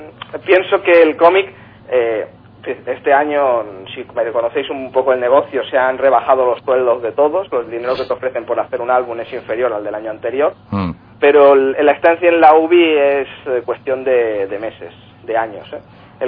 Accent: L'Hospitalet de Llobregat, Catalonia, Spain; born there; first language Spanish; nací en el Hospitalet, pero soy hijo de valencianos, de la franja de la Canal, es decir, castellano parlantes. Es decir, que mi lengua es el castellano.

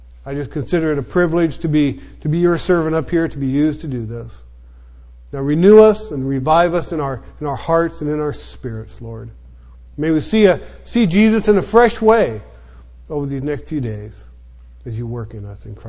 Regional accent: Olympia, Washington, United States; I grew up in Olympia, Washington, that I mentioned a while ago.

